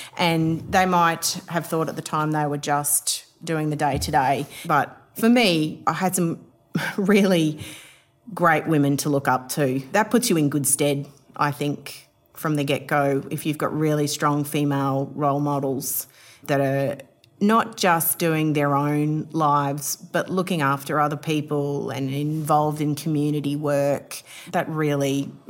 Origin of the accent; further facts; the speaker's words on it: Barcaldine, Queensland, Australia; So I'm actually from Western Queensland. I was born in a town called Barcaldine, which is not too far from Longreach. So I spent a majority of my childhood in Barcaldine. And then just before I started boarding school, we moved to another smaller country town called Surratt, which is not far from Roma. So I call Western Queensland home.